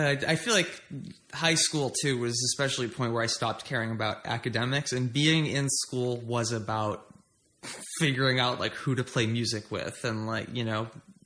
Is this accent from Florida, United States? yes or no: no; Yarmouth, Massachusetts, United States; also born or lived in Hyannis; I was bred on Cape Cod, Massachusetts. I grew up in Yarmouth. I was born in Hyannis.